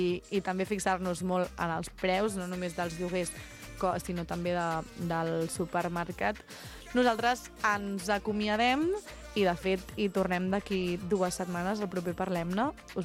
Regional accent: Vilafranca del Penedès, Catalonia, Spain; nosaltres, com a mínim, tenim bastanta sort de ser de Vilafranca de tota la vida

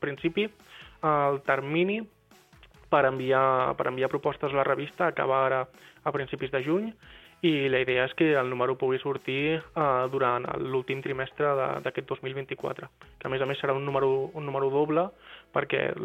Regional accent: Creixell, Catalonia, Spain; Jo soc de Creixell.

